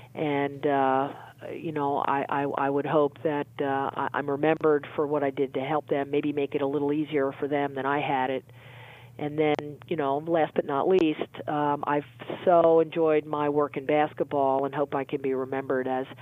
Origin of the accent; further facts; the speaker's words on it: New Jersey, United States; I mean, the posters in my bedroom when I was growing up in New Jersey were of men's athletes.